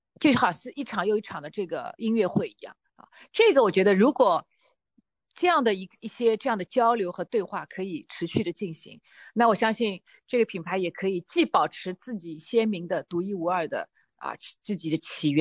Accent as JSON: {"language": "Chinese", "country": "China", "said": "然后我是来自于东方，我来自于中国啊"}